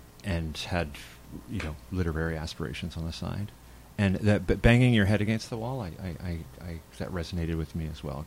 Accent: Toronto, Ontario, Canada; So I did, but originally I come from Canada.

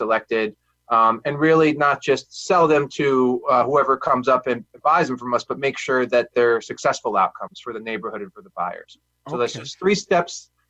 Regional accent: Bethlehem, New York, United States; So I was raised in the Capital Region. I grew up largely in the town of Bethlehem.

